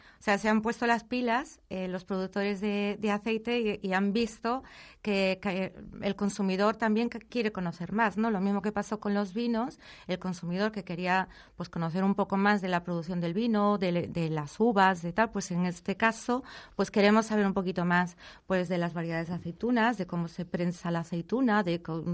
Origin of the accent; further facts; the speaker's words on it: Galicia, Spain; Es que como él es extremeño y yo soy gallega, y eso estamos hablando hace un montón de años